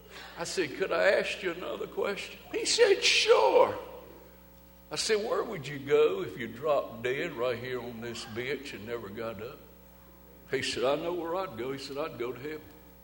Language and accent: English; Athens, Georgia, United States; I said, I'm from Athens, Georgia.